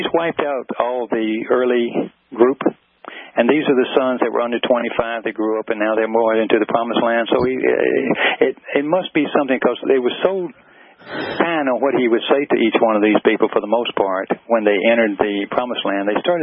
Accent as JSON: {"language": "English", "country": "Australia", "tie": "born or raised there", "said": "I knew that when I grew up in Australia, we had to get up every morning and say, God save the Queen."}